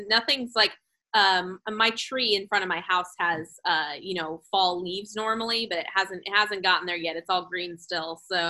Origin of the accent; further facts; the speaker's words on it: Bakersfield, California, United States; I'm from Bakersfield, so I hear it's difficult.